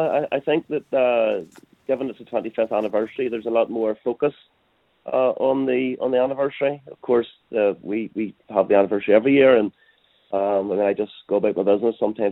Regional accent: Northern Ireland, United Kingdom; I started to think about how I was brought up in Northern Ireland. I grew up in a loyalist housing estate.

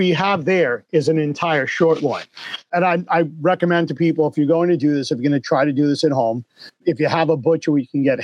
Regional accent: New York, United States; growing up in the New York area, going to Newark, getting the Portuguese food

